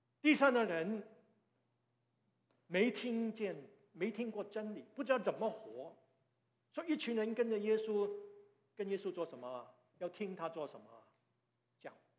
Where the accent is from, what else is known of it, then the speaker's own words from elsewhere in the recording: Guangdong, China; 我们广东人有句话叫做什么？